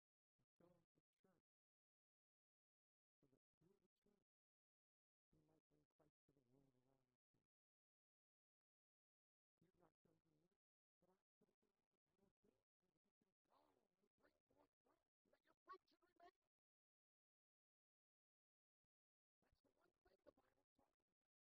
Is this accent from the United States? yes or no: yes; Philadelphia, Pennsylvania, United States; I grew up in Philadelphia. We were the only Gentile family on my block, and we still are.